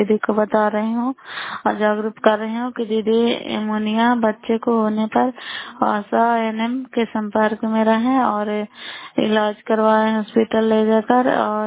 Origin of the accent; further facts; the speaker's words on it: Bairiganj, Bihar, India; नालंदा जिला कराय ब्लॉक मकराता पंचायत ग्राम बैरीगंज की निवासी हूँ।